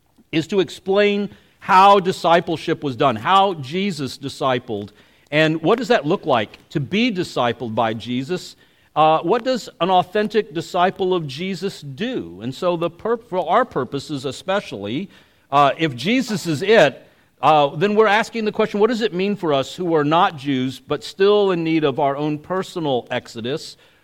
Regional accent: El Paso, Texas, United States; or as we'd say in growing up in El Paso, Texas, he is the whole enchilada.

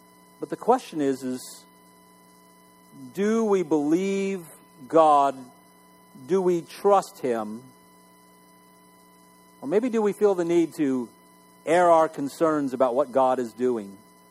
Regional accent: Ireland; You know, I'm Irish, so, you know, we know how to tell a story anyhow.

